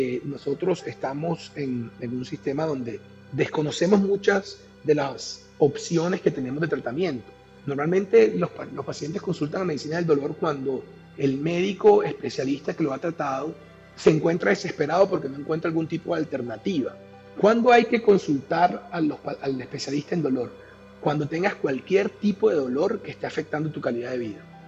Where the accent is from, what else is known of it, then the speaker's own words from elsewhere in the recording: Barranquilla, Atlántico, Colombia; yo soy médico anestesiólogo, estudié en la ciudad de Bogotá, yo soy barranquillero